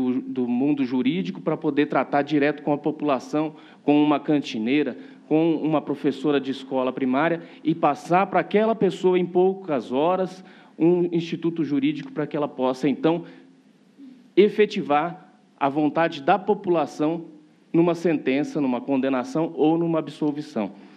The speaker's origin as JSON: {"language": "Portuguese", "region": "São Paulo", "country": "Brazil", "tie": "born there", "said": "Sou paulista de nascimento, mas há mais de 18 anos sou filho de Minas Gerais também."}